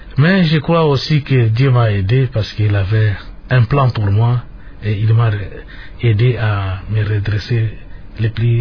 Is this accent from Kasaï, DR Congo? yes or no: no; Matadi, Kongo Central, DR Congo; also born or lived in Kisangani / Boma; Bon, j'ai grandi plus dans la ville de Matadi, où j'ai fait mes études primaires et le cycle d'orientation, et j'ai fait les humanités à Boma.